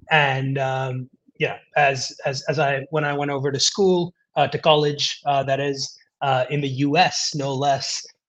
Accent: India; So I grew up in India. You know, we have about 1.5 billion people here

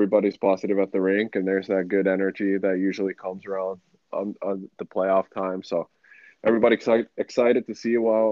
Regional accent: Finland; when I moved over from Finland, I played 1 year, 2 years to kind of get that exposure to a college.

